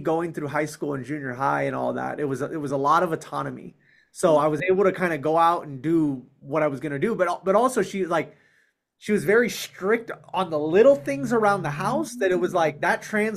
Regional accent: California, United States; also born or lived in New York; Well, I was born in Midtown Manhattan in New York. I'll go back. Moved to California when I was probably around the age of three. So I don't really remember it living there too much. I was really a California kid.

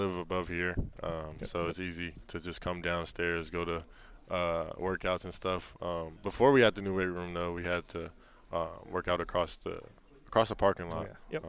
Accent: California, United States; Well, I went to school in San Diego? Yeah, but I am from California.

